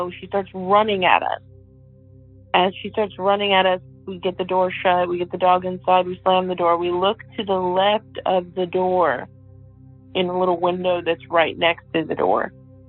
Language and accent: English; Des Moines, Iowa, United States; I'm from Des Moines, Iowa.